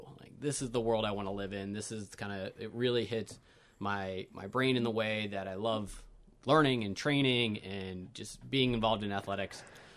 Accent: Pennsylvania, United States; I grew up in Pennsylvania.

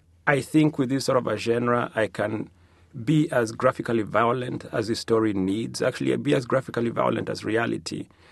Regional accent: Kenya; first language Kikuyu; English is a second language; for people like me who can speak Kikuyu and can write in Kikuyu, which Kikuyu is my language, is my first language.

